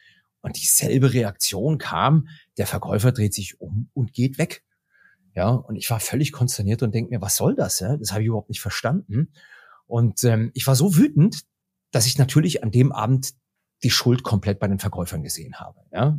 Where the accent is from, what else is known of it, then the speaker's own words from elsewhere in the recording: Germany; Und wie ich halt so bin als Deutscher, 1,90 Meter groß, gucke ihn von oben herab